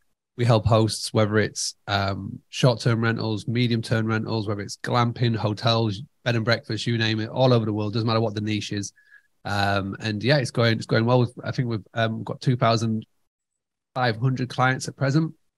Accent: Scarborough, Yorkshire and the Humber, United Kingdom; So I grew up in Scarborough. So where I was born in a little village just on the outside.

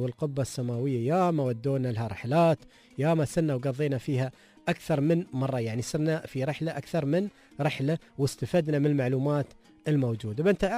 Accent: United Arab Emirates; عندنا في الإمارات

